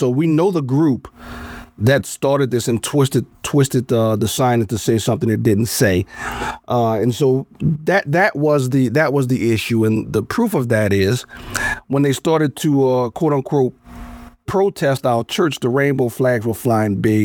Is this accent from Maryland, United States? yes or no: no; Louisiana, United States; moved away as an adult; now in Illinois, United States; I'm originally from Louisiana, right? So born and raised in Louisiana. I went to D.C. for undergrad, and I've been here for 30 years now.